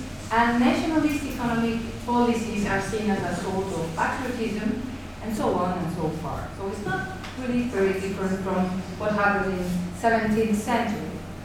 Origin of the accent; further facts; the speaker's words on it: Spain; English is a second language; And as I come from Spain